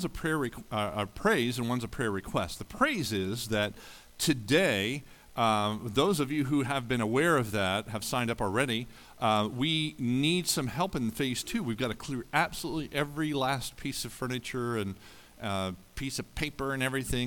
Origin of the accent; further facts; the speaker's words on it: Indiana, United States; I grew up in the Hoosier State, right?